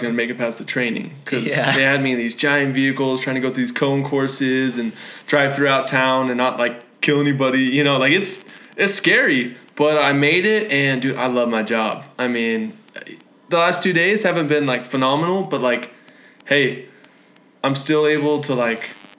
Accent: Washington, United States; also born or lived in Oregon; no, I grew up in Washington.

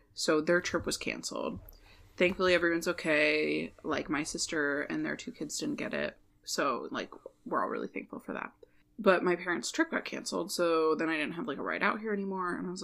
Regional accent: New England, United States; Because I actually fucking hate Dunkin' Donuts, but that's because I grew up in New England.

